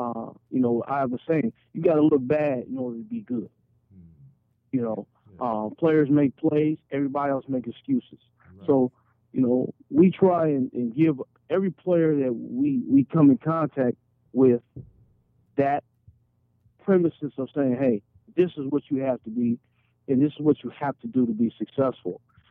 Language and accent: English; Columbus, Ohio, United States; You know, coming up in Columbus, of course, you know, all city, all state, being all American